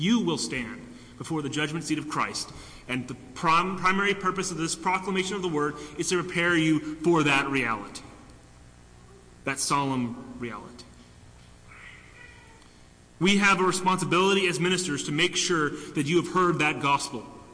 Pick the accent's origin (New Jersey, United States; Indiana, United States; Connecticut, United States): Indiana, United States; I grew up in Indiana, and we had a lot of pets. And a kind of a small farmette with chickens and ducks and goats and a donkey and all that kind of stuff.